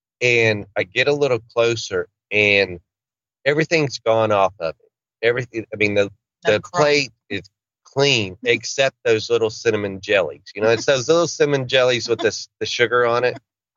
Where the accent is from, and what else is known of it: Arkansas, United States